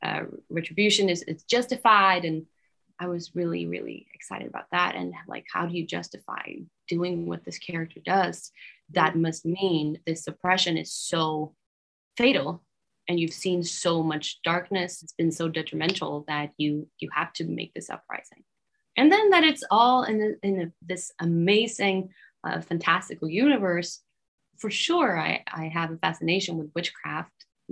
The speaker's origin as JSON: {"language": "English", "country": "Sweden", "tie": "born or raised there", "said": "Growing up in Sweden, getting a degree and working don't have to be a mutually exclusive"}